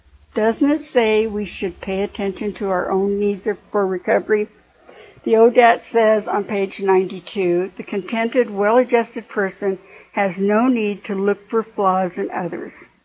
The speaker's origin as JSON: {"language": "English", "region": "California", "country": "United States", "moved": "as an adult", "said": "I was from California and I married the only single man."}